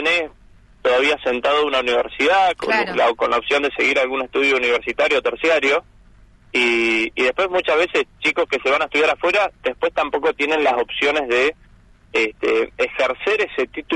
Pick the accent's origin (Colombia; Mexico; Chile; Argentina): Argentina; Ingeniero Huergo, Río Negro; Sí, sí, soy nacido, criado acá en Huergo, tercer generación acá en la localidad.